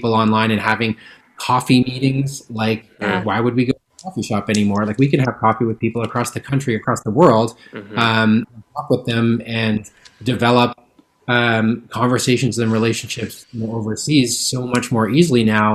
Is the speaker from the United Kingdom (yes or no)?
no; Toronto, Ontario, Canada; also born or lived in British Columbia; I was born here in the Lower Mainland, but my family got transplanted out in the Toronto area when I was living there.